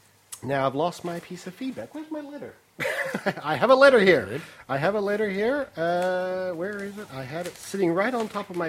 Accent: Melbourne, Victoria, Australia; I grew up in Melbourne

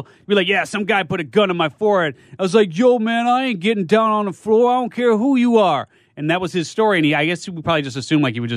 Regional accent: Chicago, Illinois, United States; I'm from Chicago.

